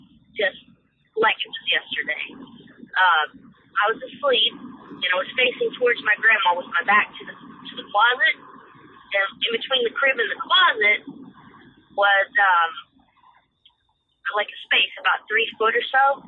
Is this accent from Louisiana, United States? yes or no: no; Illinois, United States; I grew up in Southern Illinois, and this happened at my grandparents' house in the early 80s.